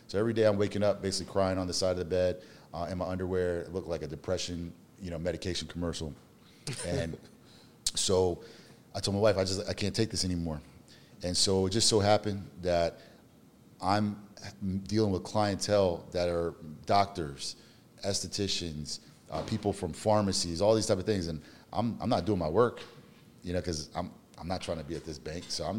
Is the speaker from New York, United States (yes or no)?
no; Washington, District of Columbia, United States; also born or lived in Mississippi / South Florida / Atlanta; now in Dallas, United States; I am originally from Washington, D.C., moved to Mississippi, grew up a little bit there, went to South Florida, grew up a little bit there, back to D.C., Atlanta. So I really lived most of my life in the southeastern region.